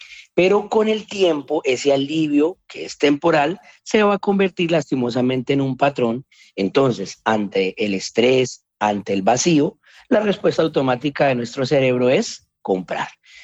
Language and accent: Spanish; Cali, Valle del Cauca, Colombia; hoy me encuentro en mi tierra, Cali, Colombia. Así que estamos muy felices hoy por estar transmitiendo desde acá, poder acercarnos a las personas desde mi país natal.